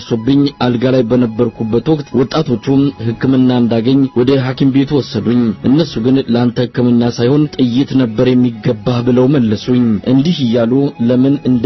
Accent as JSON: {"language": "Amharic", "region": "Amhara", "country": "Ethiopia", "tie": "born or raised there", "said": "የሰሜን ጎንደር ተወላጅ ነኝ።"}